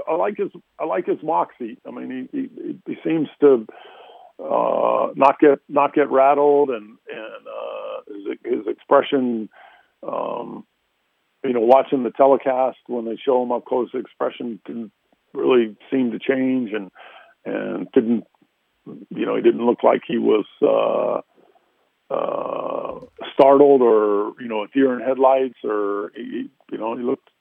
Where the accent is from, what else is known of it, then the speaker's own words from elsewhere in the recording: Philadelphia, Pennsylvania, United States; And I said, Mike, I grew up in Philadelphia and loved watching you play.